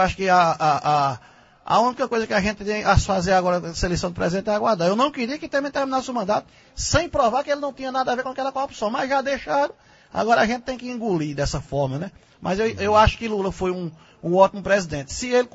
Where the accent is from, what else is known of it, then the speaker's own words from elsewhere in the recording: Northeast Region, Brazil; Porque a gente é nordestino, né